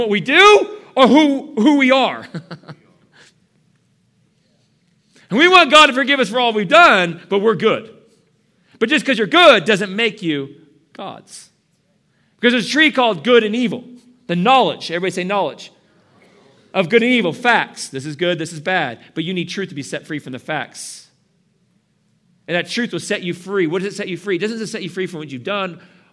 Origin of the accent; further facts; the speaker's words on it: California, United States; moved away as an adult; I'm a Californian and lived there for 21 years. Got to surf and do all that kind of stuff and just live my life like that and thought like a Californian. We're very stuck up people.